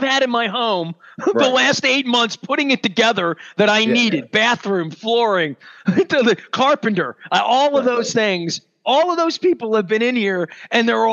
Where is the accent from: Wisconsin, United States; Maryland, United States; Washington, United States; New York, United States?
Maryland, United States; Baltimore; and I'm from Southeast Baltimore. We had vocational technical schools, right?